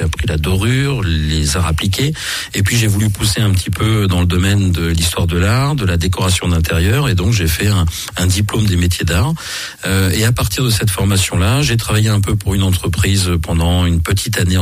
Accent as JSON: {"language": "French", "region": "Auvergne-Rhône-Alpes", "country": "France", "tie": "born or raised there", "said": "Moi, je suis originaire de l'Allier, alors dans un petit village qui s'appelle Saint-Léopard-d'Indogy, donc voisin de Le Veurdre."}